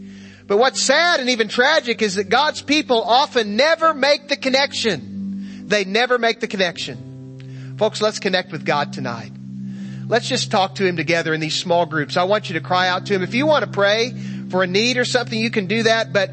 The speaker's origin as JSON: {"language": "English", "country": "United States", "said": "I'm an American, Lord, and you have blessed us with so much."}